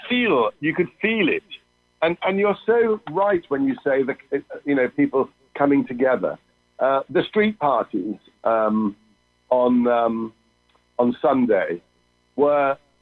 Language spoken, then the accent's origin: English; United Kingdom; We are all British.